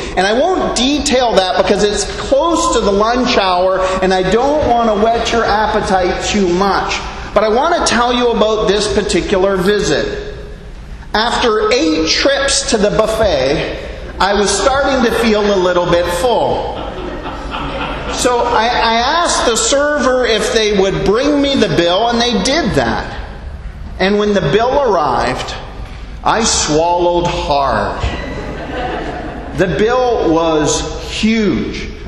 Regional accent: Canada; now in Bahamas; Well, as a Canadian who has lived in the Bahamas for almost 8 years

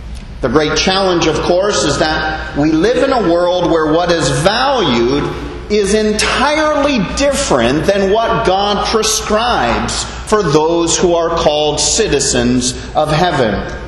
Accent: Canada; now in Bahamas; As a Canadian citizen living in the Bahamas, I try to live as a Bahamian.

